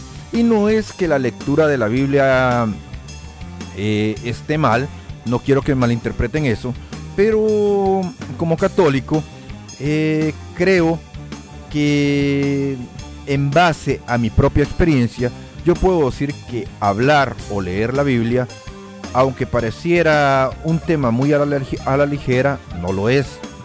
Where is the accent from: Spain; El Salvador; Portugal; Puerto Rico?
El Salvador; Y es que últimamente, pues en mi país, en El Salvador, surgió la brillante idea